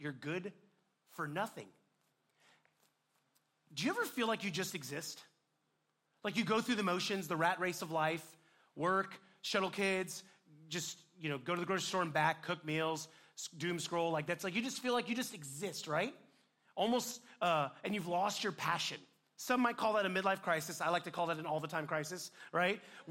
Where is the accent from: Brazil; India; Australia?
India; And listen, it's not because I'm Indian, all right?